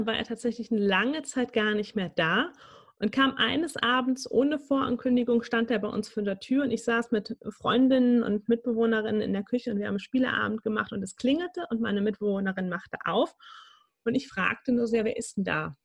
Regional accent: North Rhine-Westphalia, Germany; Wir kommen beide ursprünglich aus Nordrhein-Westfalen, lustigerweise aus zwei Orten, die knappe 40 Kilometer auseinander liegen.

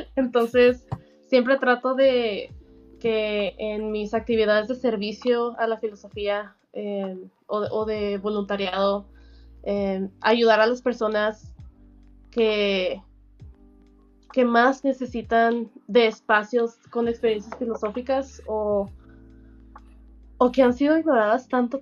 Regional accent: Mexico; now in United States; eso es un poquito de mi experiencia como filósofa mexicana, mujer en Estados Unidos

